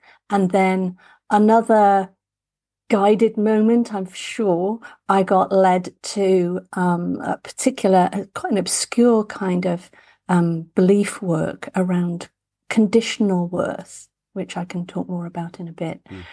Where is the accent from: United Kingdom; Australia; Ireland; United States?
United Kingdom; England; So I grew up in England and spent 2 years at a college in Canada.